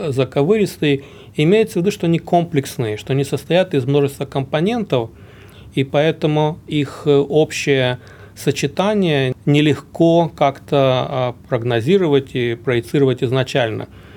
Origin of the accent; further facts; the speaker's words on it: Baku, Azerbaijan; moved away as an adult; also born or lived in Kharkiv, Ukraine; now in Australia; Сам я родился в Украине, в Харькове, но семья переехала в Баку, в Азербайджан, когда мне было лет 8, поэтому школу я закончил уже в Баку.